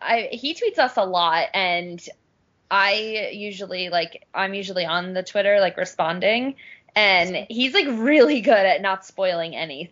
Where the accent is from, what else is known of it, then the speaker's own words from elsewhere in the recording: United States; I'm so American. I feel like I can't say arse.